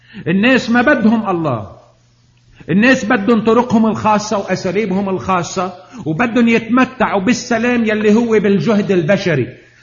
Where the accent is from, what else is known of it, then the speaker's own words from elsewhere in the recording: Lebanon; بس أنا لبناني لبناني، لكن بحكي مصري، ومرات بحكي فلسطيني، وبحكي أردني، وبحكي كل شيء